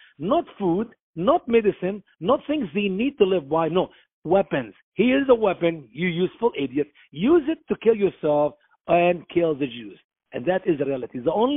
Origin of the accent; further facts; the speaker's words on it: Egypt; I'm talking about the Christian of my home country, Egypt.